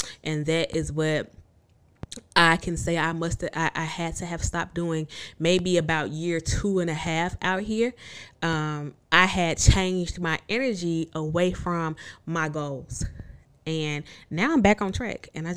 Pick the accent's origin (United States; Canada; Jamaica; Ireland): United States; Jonestown, Mississippi; But I love my hometown. I love Mississippi. Shout out to Jonestown, Mississippi. Shout out to Mississippi as a whole. I love my state and my city, my town. It's a small town